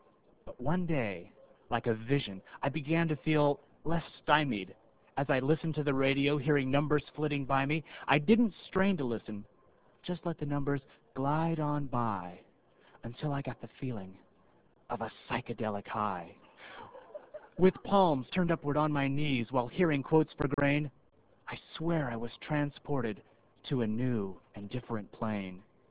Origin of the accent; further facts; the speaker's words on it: Sauk Rapids, Minnesota, United States; Sauk Rapids.